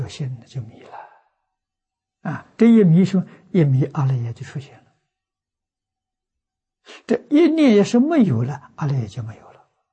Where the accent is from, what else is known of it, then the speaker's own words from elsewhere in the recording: China; 怀让禅师这是六祖的下一代，他是第八代，我们中国人一般讲六祖的徒孙